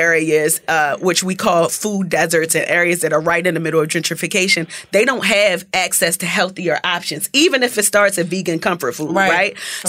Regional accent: Baltimore, Maryland, United States; accent: Baltimore; now in Atlanta, United States

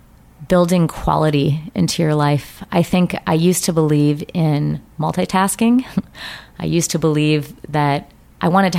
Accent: Colorado, United States; I've been a big skier since I was 3 years old. I grew up in Colorado.

